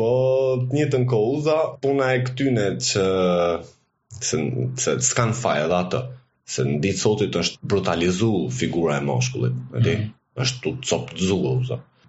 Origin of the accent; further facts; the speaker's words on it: Kukës, Kukës County, Albania; po jo krenar, si është jam krenar, si jam shqiptar, adi, jam krenar, si jam i kukësit, une